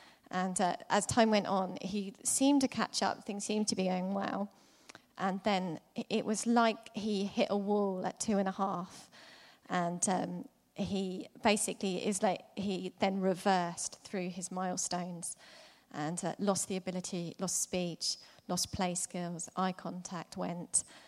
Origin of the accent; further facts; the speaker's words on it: Eastbourne, South East England, United Kingdom; I'm from Kings in Eastbourne, and actually I moved to become part of that church when I was 4.